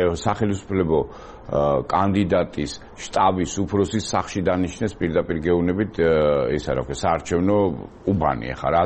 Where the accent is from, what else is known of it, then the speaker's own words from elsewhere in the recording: Tbilisi, Georgia; მე ავლაბარში გაზრდილი ვარ, იქ ხა ძალიან ბევრი მეგობარი მყავს, იქ გავიზარდე, ნუ ბავშვობა მთელი იქ არის და საკმაოდ კარგი ურთიერთობა მაქვს როგორც სომხებთან, ისე ადგილობრივ მოსახლეობასთან